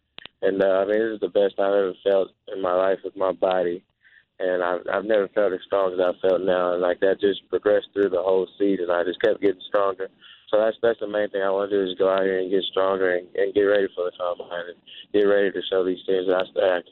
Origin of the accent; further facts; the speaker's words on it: Texas, United States; I mean, there's so many people there just from Texas and just from my hometown.